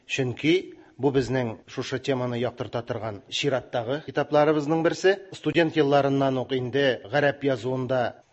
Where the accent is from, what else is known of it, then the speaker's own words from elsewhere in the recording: Kukmor, Tatarstan, Russia; also born or lived in Mamadysh; минем туган ягым булган Күкмара төбәгенең Таш язма истәлекләре дигән китап, аннан Мамадыш районыныкы, минем икенче туган ягым дип әйтсәм дә була